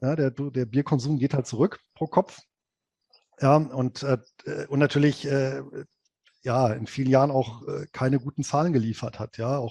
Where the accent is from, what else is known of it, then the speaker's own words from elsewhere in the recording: Rhineland, Germany; born there; ich bin ja gebürtig aus dem Rheinland